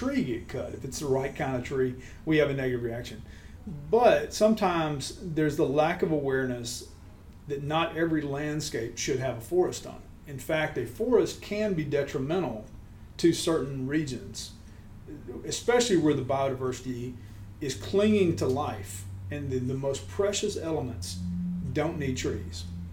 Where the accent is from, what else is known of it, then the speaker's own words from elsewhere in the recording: Tennessee, United States; well, why is it that growing up in Tennessee, I've never heard about these grand prairies or these grand savannas?